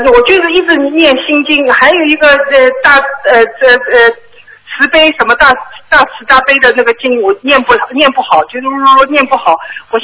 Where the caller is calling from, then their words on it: Shanghai, China; 我上海过来的，我想问你，我现在在墨尔本。